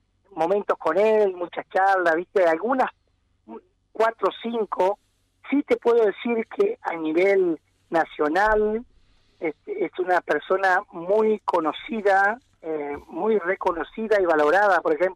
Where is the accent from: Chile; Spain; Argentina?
Argentina; Gualeguay, Entre Ríos; Te estoy saludando desde Gualeguay, Entre Ríos.